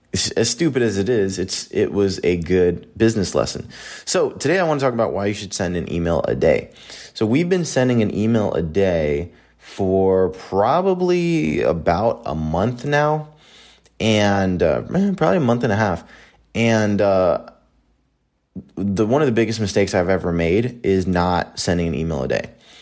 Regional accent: Allentown, Pennsylvania, United States; So back where I grew up in Allentown, Pennsylvania, super like dirt poor neighborhood, everybody's pretty much in poverty.

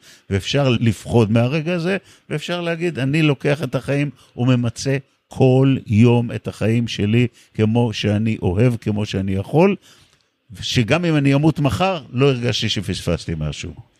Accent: Tel Aviv, Tel Aviv District, Israel; כשאני גדלתי בתל אביב, בשנות ה-60 וה-70

